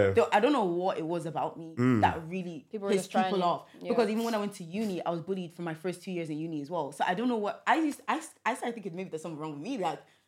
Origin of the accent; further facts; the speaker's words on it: Ireland; moved away as an adult; now in United Kingdom; For me, obviously, I grew up in Ireland my whole life.